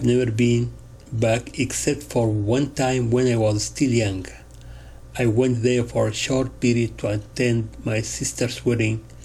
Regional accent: Gaza, Gaza Strip, Palestine; also born or lived in Jeddah, Saudi Arabia; I am from Gaza, spelling G-A-Z-A, in Palestine. I was born in Jeddah, in Saudi Arabia, spelling J-E-D-D-A-H. I lived in many places because of the war in that region.

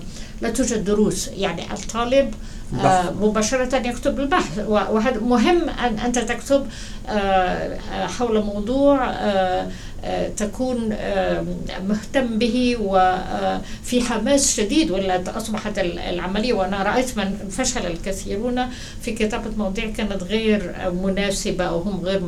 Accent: Egypt; also born or lived in Palestine; now in United States; عندي الإنسان طبعا الجنسية الفلسطينية أو الانتماء الفلسطيني فوق كل شيء لكن أيضا كبرت في مصر

